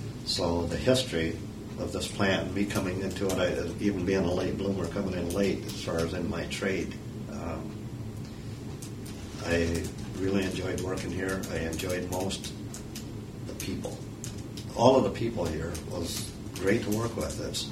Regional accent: Lansing, Michigan, United States; Initially, growing up in Lansing, to me, I know

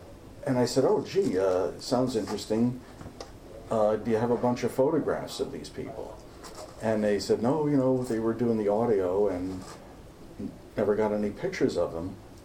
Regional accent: New York City, New York, United States; also born or lived in Syracuse; now in Lansing, United States; I grew up in New York City, but I went undergrad to Syracuse.

